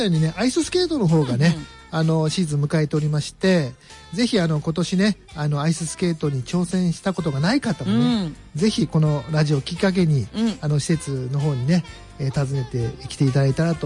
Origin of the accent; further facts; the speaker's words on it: Kanazawa, Ishikawa, Japan; 私あの地元が金沢なので。